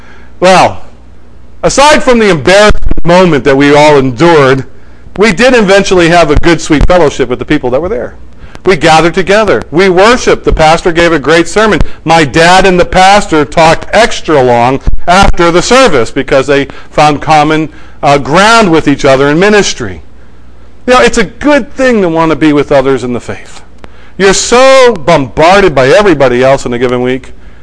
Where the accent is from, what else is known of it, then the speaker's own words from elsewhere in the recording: New England, United States; Compared to the churches I grew up here in New England, this was a large church.